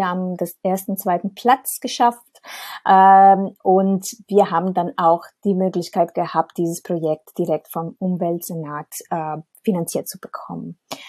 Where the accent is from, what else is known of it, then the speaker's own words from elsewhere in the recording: Italy; now in Berlin, Germany; ich bin gebürtige Italienerin, aber wohne schon seit 12 Jahren in Berlin, also in Deutschland, aber immer in Berlin.